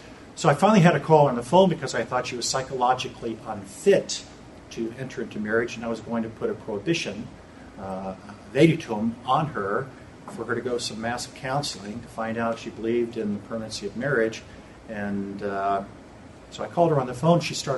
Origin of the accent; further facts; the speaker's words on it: Florida, United States; let's say I'm from Florida